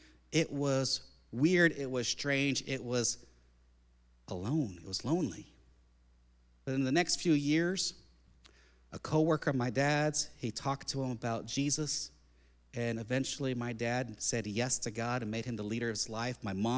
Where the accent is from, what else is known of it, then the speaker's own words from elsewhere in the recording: New Jersey, United States; born there; now in Wisconsin, United States; I'm not originally from Wisconsin, neither is my family. And actually, I was born in New Jersey, in a town that's actually kind of right across the river from New York City.